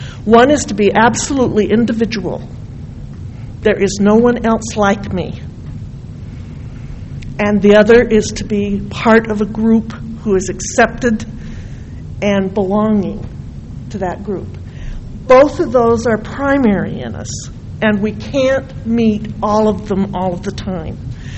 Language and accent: English; Utah, United States; and I thought about my growing up in Carbon County in Utah, which is only 20% Mormon